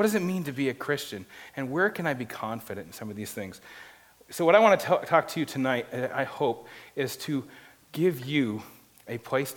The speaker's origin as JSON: {"language": "English", "region": "Maine", "country": "United States", "said": "Now, another thing you might not know about me is I'm from Maine."}